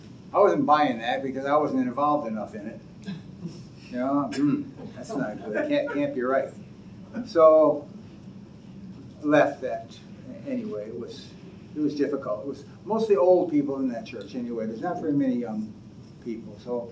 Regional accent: Wethersfield, Connecticut, United States; born there; I was born in Connecticut, by the way, Weathersfield, Connecticut, an ancient town built in 1630.

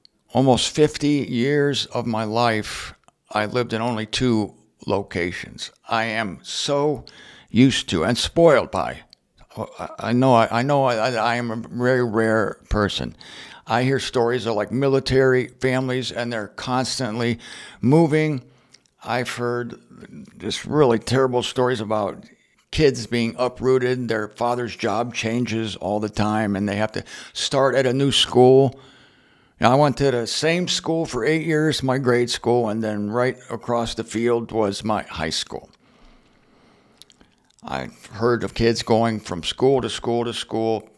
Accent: Canton, Ohio, United States; When I was born in Canton, Ohio, I lived 2 years in a small house, and then my parents moved to a house in the suburbs. The first house was in the city of Canton, Ohio

